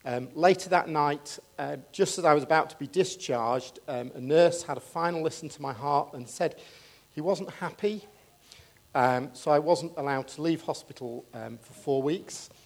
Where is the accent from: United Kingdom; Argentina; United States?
United Kingdom; Yorkshire and the Humber; as most of you know, I'm a Yorkshireman